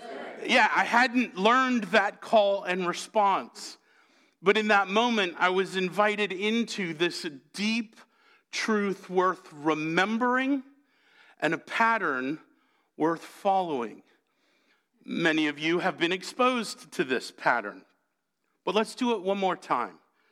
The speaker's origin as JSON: {"language": "English", "region": "New England", "country": "United States", "tie": "born or raised there", "said": "You got to remember, I grew up in the Episcopal Church in New England"}